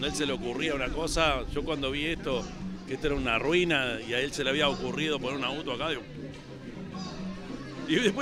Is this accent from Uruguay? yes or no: yes; Canelones, Uruguay; yo que vengo de Canelones y hace 10 años estaba en la Intendencia de Canelones